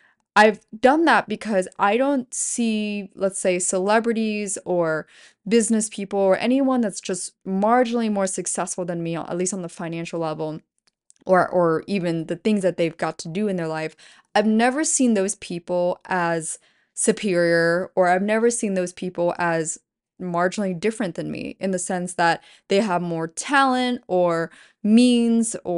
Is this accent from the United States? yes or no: yes; Pennsylvania, United States; And I'm sitting in my hometown of 8,000 people in Pennsylvania, and I'm just thinking, oh yeah, I'll go out to LA one day.